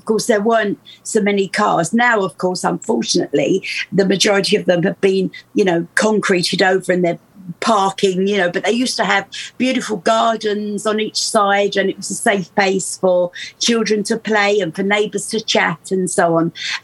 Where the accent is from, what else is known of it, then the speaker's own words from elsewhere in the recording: Dagenham, London, United Kingdom; They were designed by a cousin of mine, Brian, who's also a Dagenham boy. But I love the story of my hometown, absolutely fascinates me.